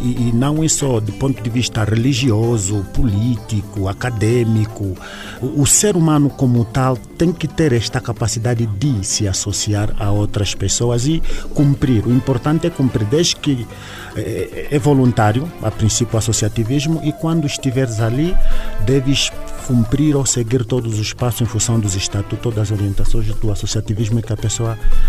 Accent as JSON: {"language": "Portuguese", "region": "Namibe", "country": "Angola", "lives_now": "Huíla, Angola", "said": "creio que sou do Namibe, naturalidade do Namibe, estamos aqui na Willa e desde pequeno"}